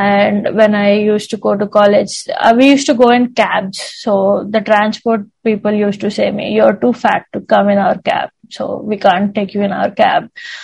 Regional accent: India; English is a second language; I'm from India, and in India we have these joint families where everyone live under the same roof.

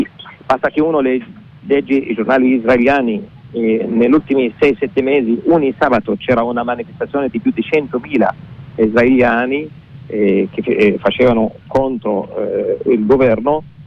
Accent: Hebron, West Bank, Palestine; Italian is a second language; Certamente io sono un palestinese nato e cresciuto a Hebron

